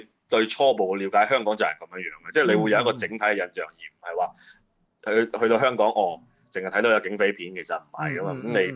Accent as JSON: {"language": "Cantonese", "region": "Guangdong", "country": "China", "said": "我哋廣東人已經好少講嘅一啲，譬如俚語啊"}